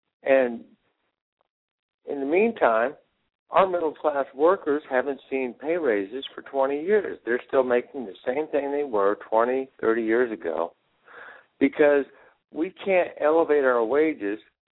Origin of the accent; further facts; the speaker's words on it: Keokuk, Iowa, United States; I'm from Keokuk, Iowa.